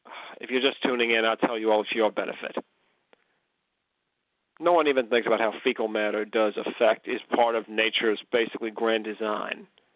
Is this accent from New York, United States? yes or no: no; McKinleyville, California, United States; I was from McGinleyville, California.